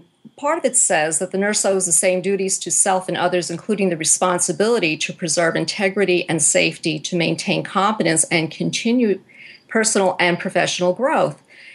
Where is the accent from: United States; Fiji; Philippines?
United States; New York; I'm from New York